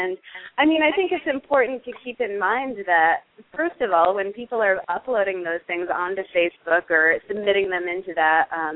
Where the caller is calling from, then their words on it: New York, United States; I'm on the Upper East Side of Manhattan, so right here in New York as well.